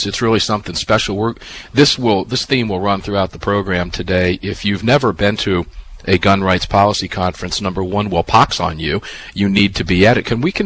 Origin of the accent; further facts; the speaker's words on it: Tampa, Florida, United States; you'll be able to make that trek down to Tampa, my hometown.